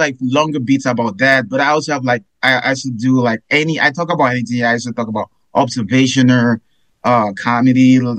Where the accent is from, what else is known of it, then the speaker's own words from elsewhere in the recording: Nigeria; I know I'm being biased because I'm Nigerian